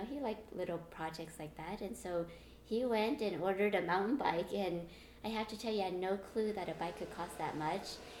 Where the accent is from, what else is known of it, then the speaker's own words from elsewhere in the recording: Pasadena, California, United States; Pasadena.